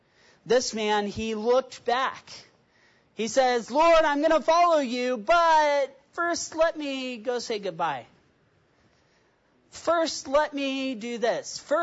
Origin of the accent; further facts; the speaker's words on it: Cody, Wyoming, United States; Going home to Wyoming is where I'm from. I'm from Cody, Wyoming.